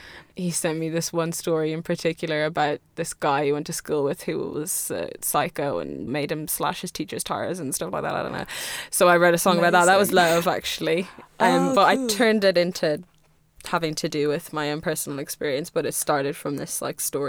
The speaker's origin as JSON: {"language": "English", "region": "Indiana", "country": "United States", "tie": "born there", "said": "Well, I was born in Indiana"}